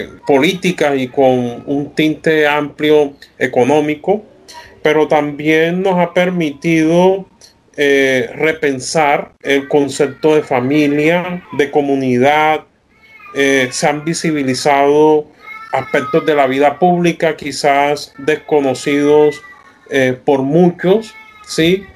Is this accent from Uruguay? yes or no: no; Colombia; a visibilizar realmente cómo estamos configurados como colombianos